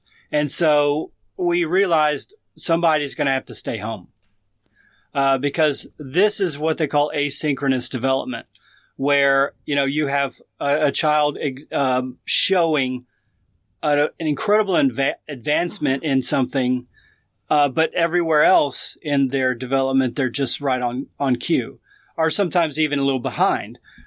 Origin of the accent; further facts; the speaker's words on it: Saudi Arabia; I grew up in Saudi Arabia, okay, next door to you. And so... my father was an engineer, and he worked for Aramco for many years, and so I grew up over there.